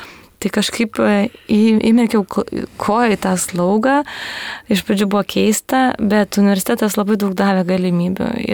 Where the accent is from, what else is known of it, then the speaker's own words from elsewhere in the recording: Kaunas, Kaunas County, Lithuania; Gimiau ir augo Kaune ir iš mamos pusės esu ketvirtos kartos kaunietė.